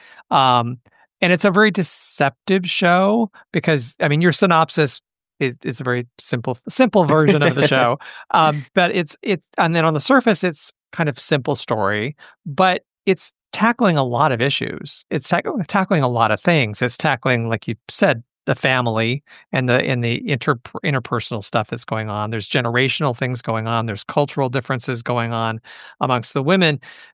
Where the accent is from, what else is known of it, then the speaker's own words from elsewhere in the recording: Los Angeles, California, United States; the Boyle Heights neighborhood of Los Angeles, which is my hometown. I'm sitting here in Los Angeles right now, born and raised.